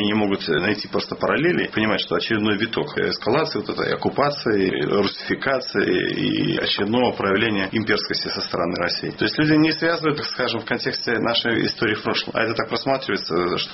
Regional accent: Belarus; Не имею украинской корней, я белорус по всем своим веткам, насколько я их могу знать

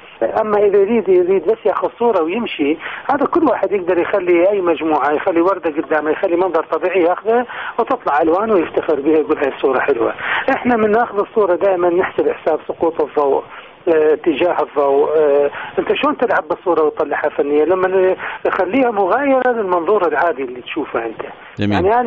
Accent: Iraq; ونفتخر بها احنا كعراقيين.

